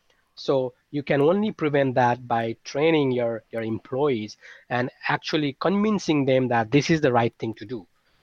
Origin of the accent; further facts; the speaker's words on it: Nepal; So I came from Nepal. I worked about 7 years in a wastewater system in Kathmandu, Nepal, which is a capital city.